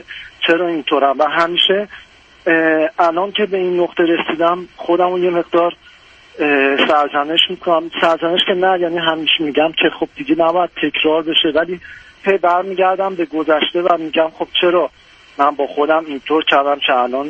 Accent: Iran; moved away; به من بسیار کمک کردن که منو حمایت کردن که حتی بیام خارج از ایران و بتونم پیشرفت کنم

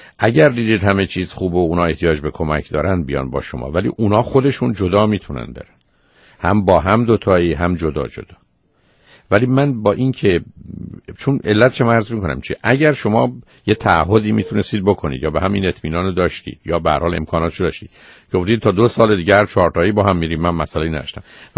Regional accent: Iran; ما ایرانیام

